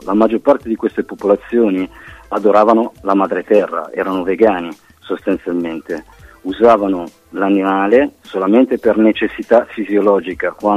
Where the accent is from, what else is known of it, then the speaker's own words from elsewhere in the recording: Milan, Lombardy, Italy; Io sono nato a Milano e ho avuto la fortuna, la sfortuna di vivere questa città in maniera molto selvaggia fino ai 30 anni